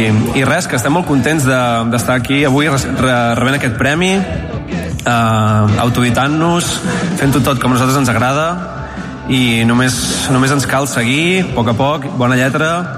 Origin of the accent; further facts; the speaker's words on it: Girona, Catalonia, Spain; Com a gironins que som, us donem la benvinguda a tots els que veniu de fora.